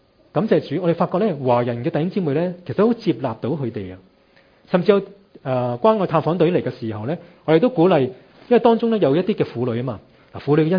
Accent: Hong Kong; 佢知道哇，我哋香港人咧唔係食到好多辣噶，唔食得辣。

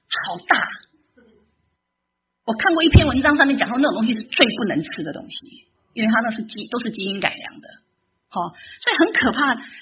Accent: Taiwan; 你们叫小白菜，我们台湾人叫青江菜

